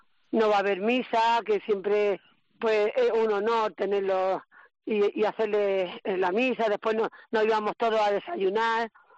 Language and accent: Spanish; Spain; para mí como hermana mayor, como española, es un orgullo